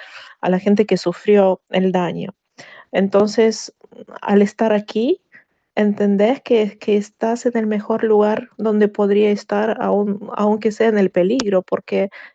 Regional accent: Ukraine; muy feliz dentro de todo para estar en mi país ayudando a mi gente ahora

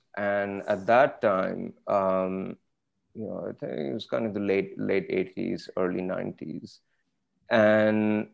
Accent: Pakistan; that's kind of really what I think about growing up in Pakistan

